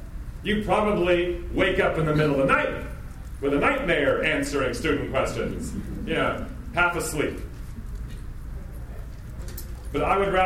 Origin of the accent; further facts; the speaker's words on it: Boston, Massachusetts, United States; I don't know how to say this in a nice way that doesn't sound arrogant, but I'm from Boston and we're like this.